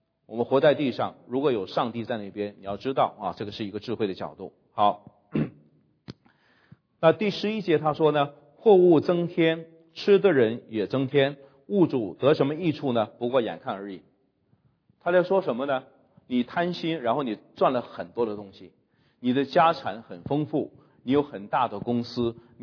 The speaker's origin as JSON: {"language": "Chinese", "country": "China"}